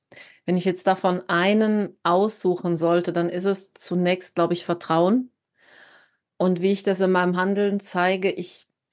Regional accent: Rhineland, Germany; das hast du ja schon gesagt. Ich bin Rheinländerin durch und durch. Vielleicht hört oder der eine, die andere das auch ein bisschen an meiner Stimme.

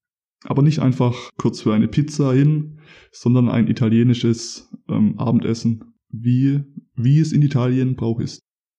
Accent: Stuttgart, Baden-Württemberg, Germany; wie man hier bei uns in Stuttgart im Schwabenland sagt

